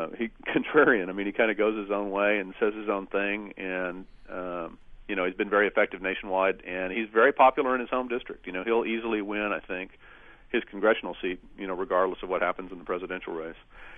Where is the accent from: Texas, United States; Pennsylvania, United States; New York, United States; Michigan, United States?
Texas, United States; El Paso; so the issue plays differently than it does in my hometown of El Paso